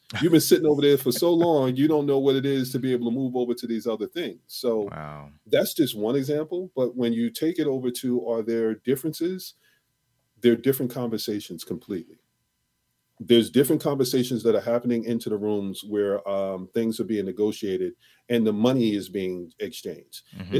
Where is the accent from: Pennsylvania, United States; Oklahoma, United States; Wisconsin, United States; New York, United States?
New York, United States; moved away; I came from New York and then I went to California.